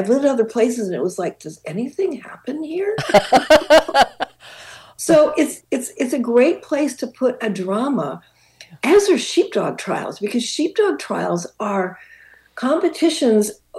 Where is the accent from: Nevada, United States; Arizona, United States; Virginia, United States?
Arizona, United States; also born or lived in Alaska; now in Wisconsin, United States; because I grew up in Arizona, of all places. I lived on both coasts. I've lived all over this country, and I settled here after living here for a while and moving to Alaska, actually.